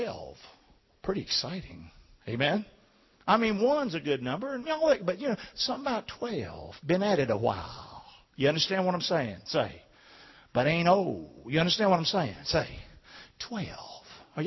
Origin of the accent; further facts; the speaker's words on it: Rockingham, United States; Don't forget, I'm from Rockingham.